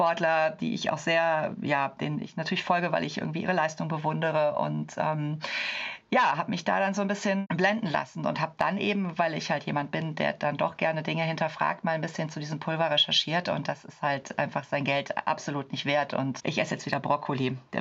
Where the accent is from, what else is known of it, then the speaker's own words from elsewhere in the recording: Cologne, North Rhine-Westphalia, Germany; ich komme aus Köln. Ich bin Anfang 40